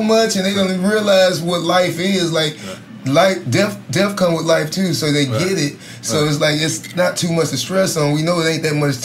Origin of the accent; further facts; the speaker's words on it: the South, United States; I'm from the South.